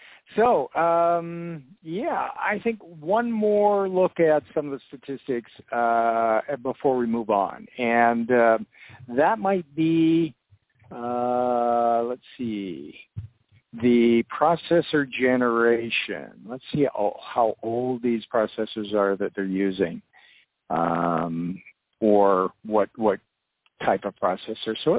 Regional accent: Canada

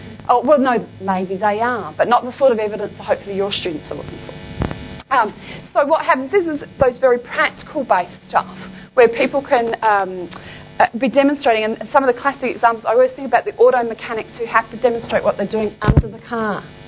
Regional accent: Adelaide, South Australia, Australia; I'm from Adelaide, we have the submarine court there

